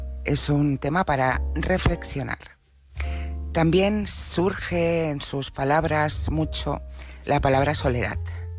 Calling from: Barcelona, Catalonia, Spain; de Barcelona.

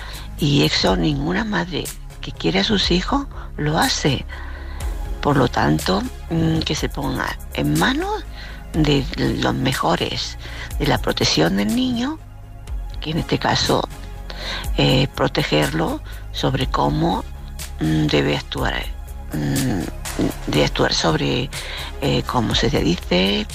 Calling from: Córdoba, Andalusia, Spain; de Córdoba otra vez

